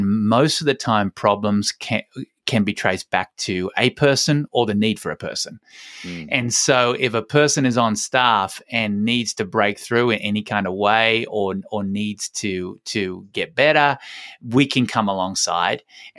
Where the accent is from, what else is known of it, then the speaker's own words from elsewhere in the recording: Tasmania, Australia; I'm from Tasmania.